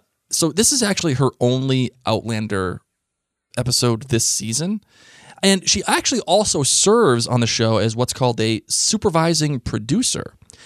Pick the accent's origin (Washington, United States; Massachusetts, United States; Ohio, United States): Massachusetts, United States; Boston; I'm not French. I'm from Boston.